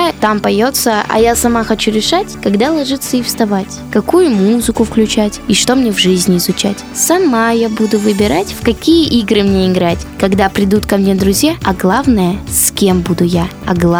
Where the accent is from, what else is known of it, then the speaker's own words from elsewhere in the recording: Novosibirsk, Novosibirsk Oblast, Russia; Я хочу показать творчество свое моей малой родине, Новосибирску.